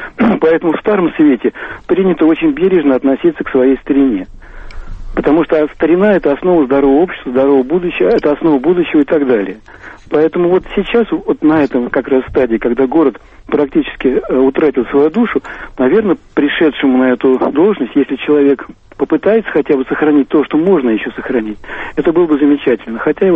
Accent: Moscow, Russia; И как коренной москвич, я бы хотел сказать, что я без боли и содрогания не могу смотреть на то, что происходит с нашим древним городом.

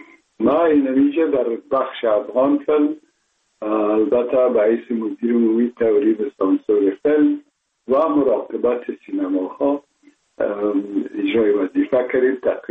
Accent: Kabul, Afghanistan; born there; ما متولد شهر کابل هستم، هستم تاجک و از شهر کولی کابل که از پدر از کابل هستم.

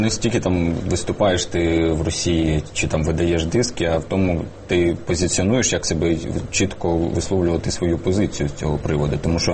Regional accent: Donetsk, Donetsk Oblast, Ukraine; в моєму рідному Донецьку зараз багато людей, які виїхали звідти

